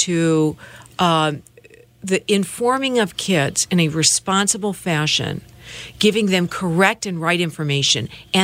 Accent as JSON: {"language": "English", "town": "Bethesda", "region": "Maryland", "country": "United States", "tie": "born or raised there", "said": "believe me, I grew up in Bethesda. I have friends from high school. They still don't tell anybody."}